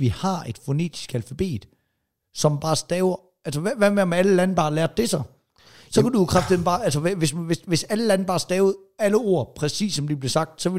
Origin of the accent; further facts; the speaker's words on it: Jutland, Denmark; Derover i Jylland er du helt, altså fordi at sådan som de snakker, der hvor jeg kommer fra, det er den ældre generation